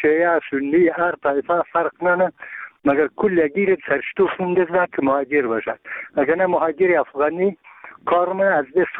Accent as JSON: {"language": "Persian", "region": "Bamyan", "country": "Afghanistan", "said": "ما یک تن از بامیانیم."}